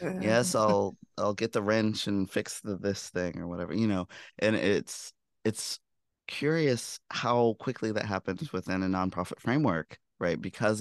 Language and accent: English; Richmond, Virginia, United States; I'm guilty of being a founder who created this kind of whirlwind of energy as well, in my hometown too. Back when I was co-starting the Rock and Roll Camp for Girls in Richmond, Virginia.